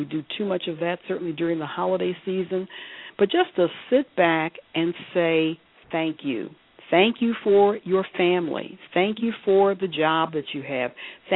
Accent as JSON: {"language": "English", "town": "Detroit", "region": "Michigan", "country": "United States", "said": "I'm from Detroit and Windsor, Canada is right across the border, and I love the … the national anthem for Canada, because I grew up with it."}